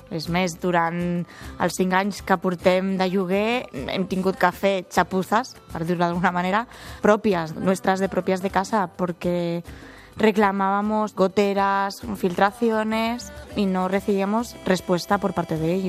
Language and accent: Catalan; Sant Joan, Catalonia, Spain; El seu primer pis, quan es va casar el meu pare, va ser aquí a Sant Joan. Jo vaig néixer aquí i, és més, jo vaig marxar de Sant Joan 7 mesos, quan em vaig independitzar, i vaig tornar